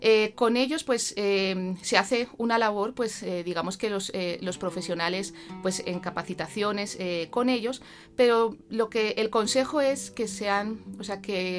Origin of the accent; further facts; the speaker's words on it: Madrid, Community of Madrid, Spain; now in Colombia; yo soy española, yo soy de Madrid. Yo me formé tanto mi pregrado como mi posgrado en la Universidad Complutense de Madrid.